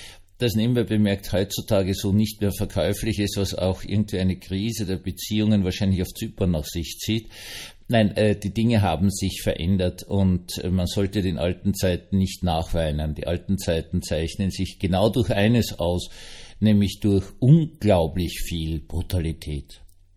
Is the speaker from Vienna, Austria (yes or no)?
yes; Vienna, Austria; in meiner Jugend in Wien